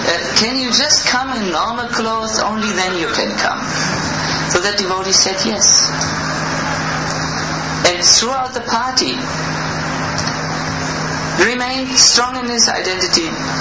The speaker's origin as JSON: {"language": "English", "country": "Germany", "said": "I'm sorry, I'm from Germany. These are typical German reactions."}